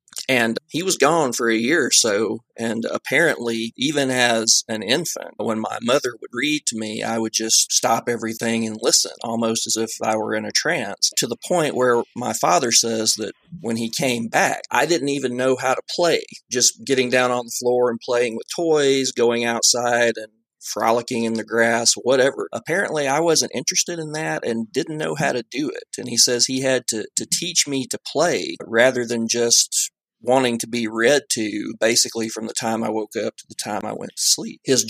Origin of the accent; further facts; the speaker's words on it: the South, United States; I come from the South.